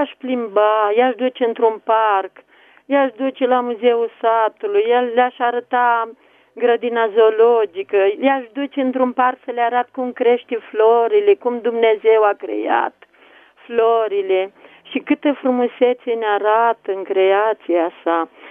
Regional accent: Bucharest, Romania; Eu sunt o bunică din București, dar nu am, n-am nepoți aici în România.

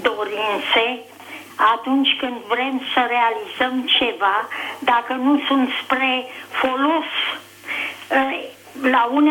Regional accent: Bucharest, Romania; Eu sunt din București

